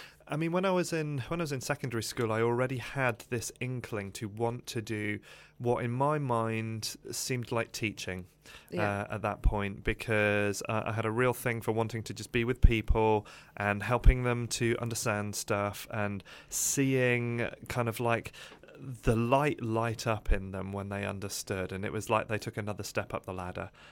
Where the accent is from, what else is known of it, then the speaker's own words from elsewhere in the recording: Margate, South East England, United Kingdom; born there; but I was born in Margate in Kent, and I'm never really sure if that makes me a Kentish man or a man of Kent.